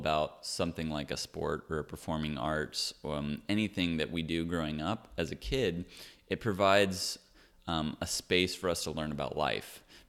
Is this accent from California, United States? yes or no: no; Kansas, United States; we grew up in Kansas, so it was a windy place.